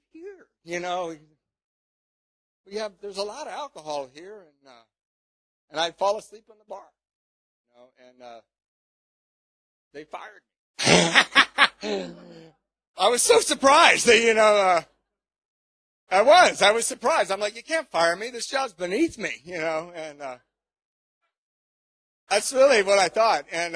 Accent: California, United States; I'm from California, and I lied, and I told everybody that I was coming back to California

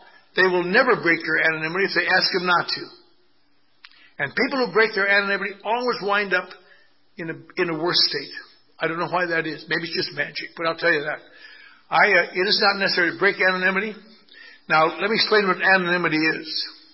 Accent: Eau Claire, Wisconsin, United States; I'm from Eau Claire, Wisconsin. I want to see movie stars.

